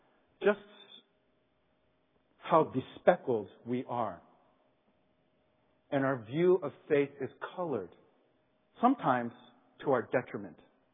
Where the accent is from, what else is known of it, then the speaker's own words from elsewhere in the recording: United States; born there; I was born here in the States and hadn't really had an occasion ever to go back to Korea.